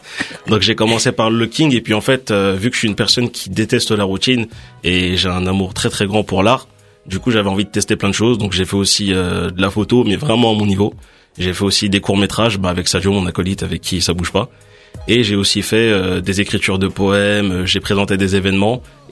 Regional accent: Stains, Île-de-France, France; Stain, dans le 93.

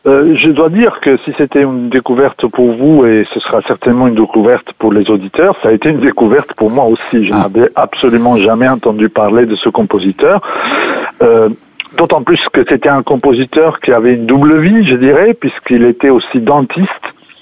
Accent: Italy; je suis italien

